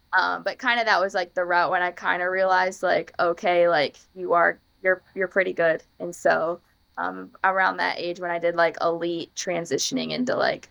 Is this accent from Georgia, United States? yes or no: no; Minnesota, United States; I mean, it was definitely cold in the winter, don't get me wrong. But we had so much fun when I was little. We had a pond in our backyard, so we'd go like ice skating